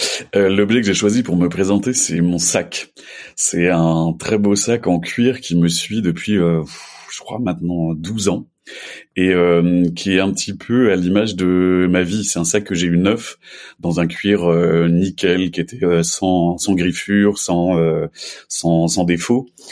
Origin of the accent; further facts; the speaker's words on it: Guérande, Pays de la Loire, France; j'ai eu la chance de grandir au bord de la mer. Je suis né à Guérande, en Loire-Atlantique, le pays du sel. Et donc j'y ai vécu jusqu'à mes 11 ans.